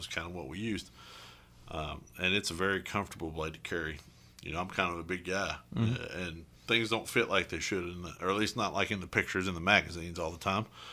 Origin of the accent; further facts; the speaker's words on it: Kentucky, United States; I'm from Martin County, and we have property in Moorhead.